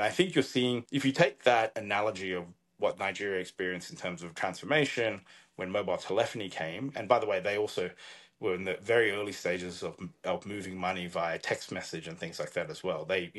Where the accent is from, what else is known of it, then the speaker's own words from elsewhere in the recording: Adelaide, South Australia, Australia; growing up in Adelaide in Australia, which is a relatively smaller city, there wasn't really tech jobs or even that many finance jobs.